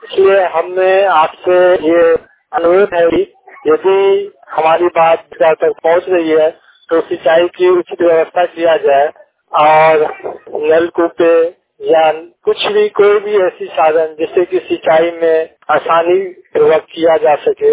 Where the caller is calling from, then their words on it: Darbhanga, Bihar, India; Mobile वाणी दरभंगा से … बोल रहा हूँ।